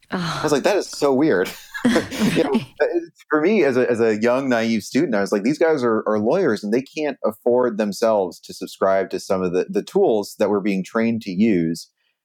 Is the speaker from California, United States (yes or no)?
yes; California, United States; I grew up in Silicon Valley, and my dad actually started a internet startup in our garage in 92.